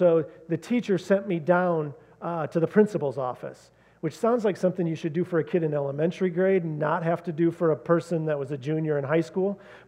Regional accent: Grand Rapids, Michigan, United States; Now, what was interesting is I grew up in Grand Rapids, and I went to a fairly large high school.

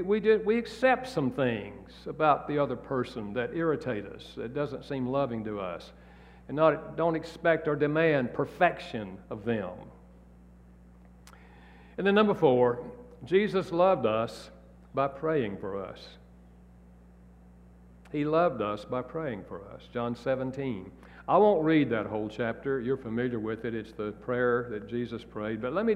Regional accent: the South, United States; I'm from the South. I'm at a Southern Baptist church, you know.

